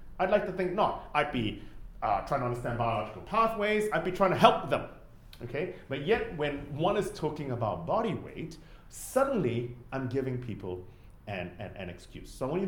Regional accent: San Francisco, California, United States; moved away as an adult; now in Cambridge, United Kingdom; I sound weird because my wife's English, but I've been here for 25 years. I'm originally from San Francisco.

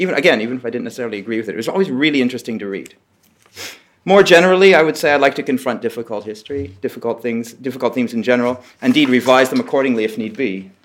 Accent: Toronto, Ontario, Canada; I first approached Eric Pensler in Toronto, when he was still in Toronto, actually, which is also my hometown, 10, 12 years ago, maybe

